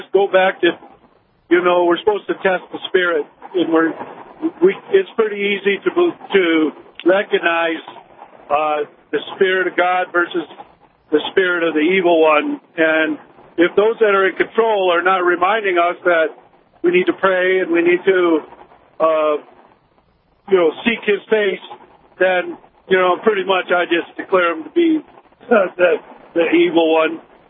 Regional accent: United States; And I am just so proud of being an American.

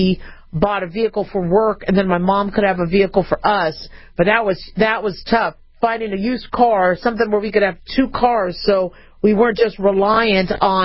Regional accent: Phoenix, Arizona, United States; born or raised there

